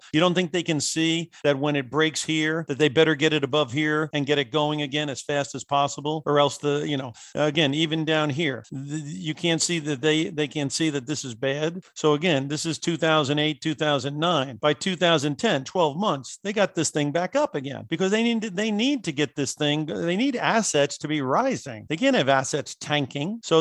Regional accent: tri-state area, United States; I grew up back east. I went to Boston College. And so I'm basically originally from the tri-state area.

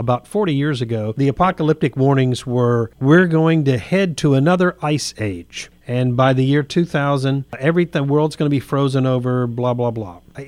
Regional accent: Daytona Beach, Florida, United States; I grew up in Daytona Beach and lived pretty close to the ocean

